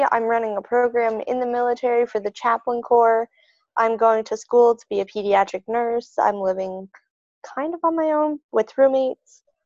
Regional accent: Willow, Alaska, United States; born there; I was born in Willow, Alaska, in a hot tub in the middle of the living room.

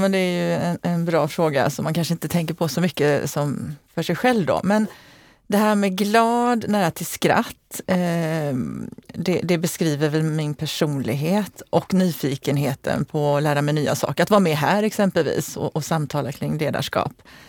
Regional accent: Eslöv, Skåne, Sweden; now in Gothenburg, Sweden; Jag kommer ursprungligen från Eslöv.

